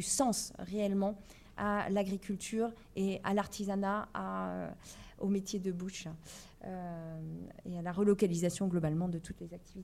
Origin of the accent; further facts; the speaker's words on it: Provence-Alpes-Côte d'Azur, France; Moi, je venais de Provence et j'avais envie de marchés qui vivent